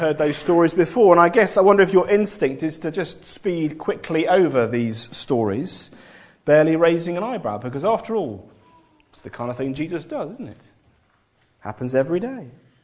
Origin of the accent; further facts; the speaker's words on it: England, United Kingdom; No one says anything, because we're all being English, you'll learn this.